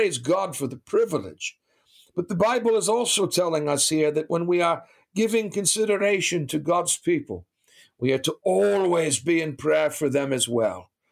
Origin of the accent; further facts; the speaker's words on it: Boston, Massachusetts, United States; My mother did this with talk radio as I was growing up in Boston.